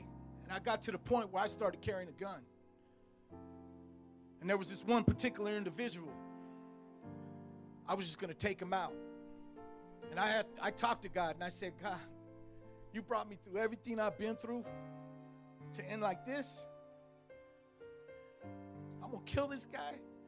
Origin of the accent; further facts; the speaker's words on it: Oakland, California, United States; See, I was raised in East Oakland, too. And I was gangbanging along with this brother.